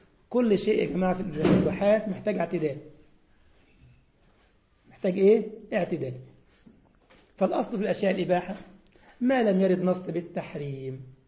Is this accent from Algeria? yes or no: no; Egypt; عندنا في مصر